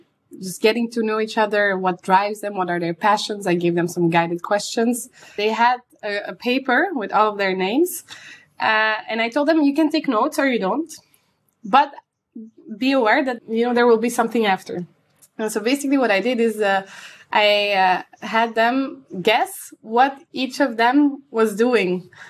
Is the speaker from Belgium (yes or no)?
yes; Antwerp, Flanders, Belgium; English is a second language; Yes, I'm from Antwerp.